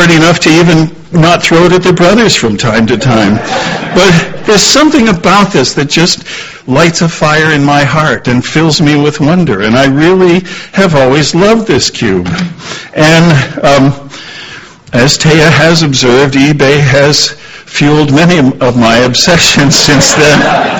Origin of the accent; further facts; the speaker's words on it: New Castle, Pennsylvania, United States; When I was little, growing up in Newcastle, Pennsylvania, across the border from Youngstown